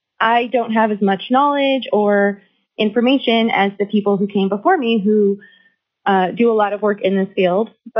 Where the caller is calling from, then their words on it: Fairbanks, Alaska, United States; I am calling in from the Lower Tanana Dene Lands in Fairbanks, Alaska.